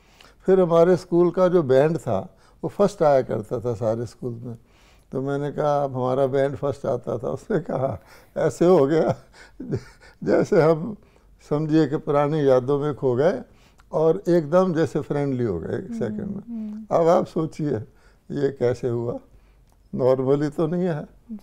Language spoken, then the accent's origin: Hindi; Amritsar, Punjab, India; और मैं भी अमृतसर का रहने वाला हूँ, मेरा जन्म स्थान अमृतसर है।